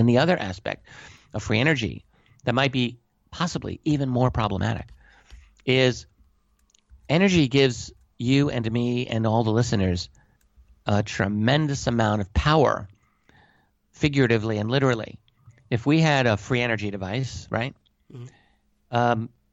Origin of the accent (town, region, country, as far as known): United States